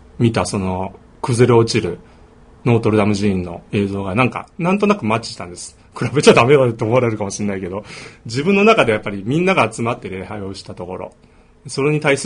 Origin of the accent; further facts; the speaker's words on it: Tojo, Hiroshima, Japan; 私の故郷である広島の山奥の東条という町